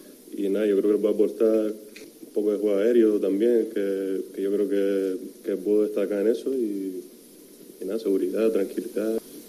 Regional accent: Canary Islands, Spain; Como gran canario

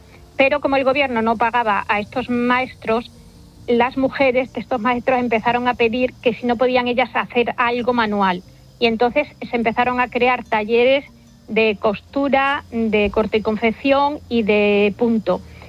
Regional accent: Plasencia, Extremadura, Spain; Yo sentía que tenía una familia, que tenía vivía en una ciudad, soy de Plasencia, iba a un colegio, tenía amigas

